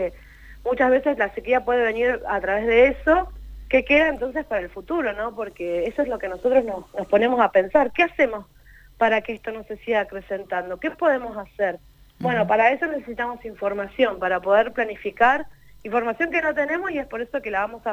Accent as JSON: {"language": "Spanish", "town": "Cinco Saltos", "region": "Río Negro", "country": "Argentina", "lives_now": "Neuquén, Argentina", "said": "yo no soy nacida y criada acá en Neuquén, pero soy de Cinco Saltos"}